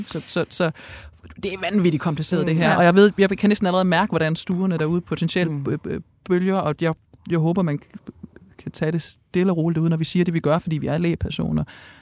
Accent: Jutland, Denmark; jeg er jo fra Jylland

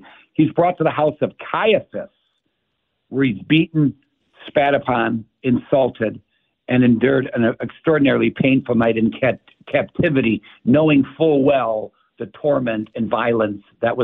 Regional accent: Chicago, Illinois, United States; Chicago. So I grew up in Ukrainian village at St. Helens

